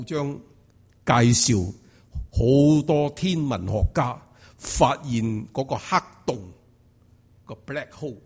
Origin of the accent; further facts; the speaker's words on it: China; 所以我哋中国人好叻，每年新年都将个福字咧倒过嚟